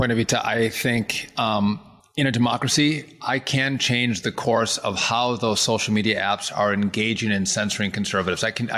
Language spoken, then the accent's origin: English; United States; And again, I'm still an American. I'm frustrated with my country, but I still love my country.